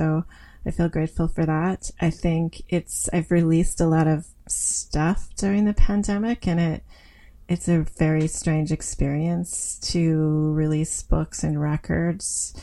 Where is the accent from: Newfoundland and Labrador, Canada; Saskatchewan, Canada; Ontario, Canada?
Ontario, Canada; Wingham; I've lived in a lot of other places. I grew up in Wingham, Ontario, and I went to the University of Guelph. And then I lived in Sackville, New Brunswick, while I was going to Mount Allison University. And then I lived in Thunder Bay for a while.